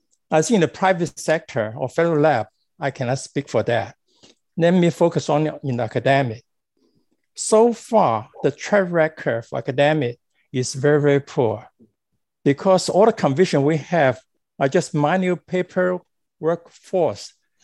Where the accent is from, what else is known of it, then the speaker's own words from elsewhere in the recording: Taiwan; now in United States; Many want to stay in this country as I do. I came from Taiwan. And my choice to come here to stay, I graduated, worked for Bell Labs.